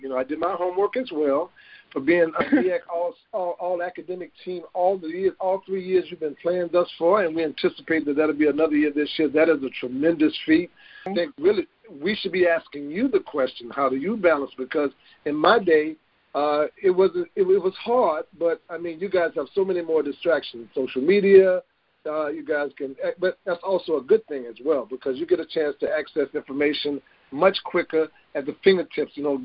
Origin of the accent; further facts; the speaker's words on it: Melville, Louisiana, United States; small place called Melville, Louisiana. It's in South Louisiana. You might be able to pick that up on my accent.